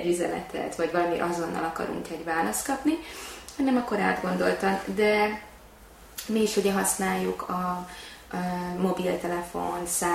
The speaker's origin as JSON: {"language": "Hungarian", "region": "Budapest", "country": "Hungary", "tie": "born or raised there", "said": "én igazából Budapesten születtem, egy tőzsgyökeres 18 kerületi gyerek voltam, ott éltem a szüleimmel, nagyon sokat jártunk a belvárosba"}